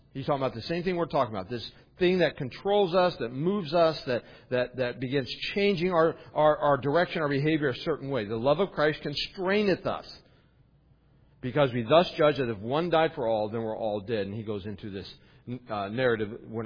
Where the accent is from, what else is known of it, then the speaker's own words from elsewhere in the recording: West Virginia, United States; Part of it's because how I grew up in West Virginia, I did this.